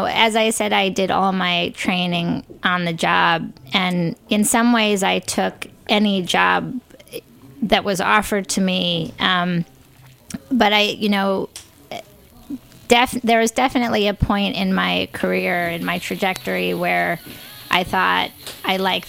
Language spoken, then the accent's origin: English; New York, United States; Even though I grew up in New York, it was starting to sort of creep through my New York roots